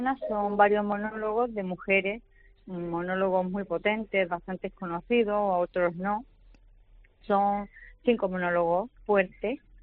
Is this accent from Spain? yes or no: yes; Árchez, Andalusia, Spain; Me la pidieron hacerla en mi pueblo, Archer, ya aprovecho para mencionarlo.